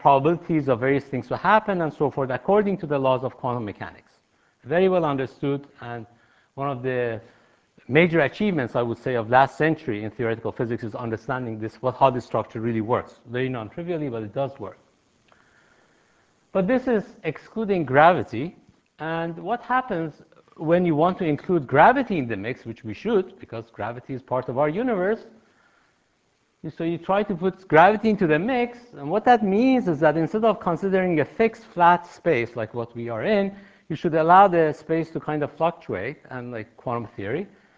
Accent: Boston, Massachusetts, United States; Not to mention that I'm from Boston. It's very cold back there, and being here is a fantastic thing at the same time.

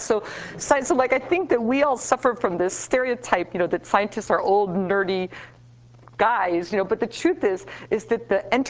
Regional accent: New York, United States; I'm from New York, so this was our Christmas card this year that we made.

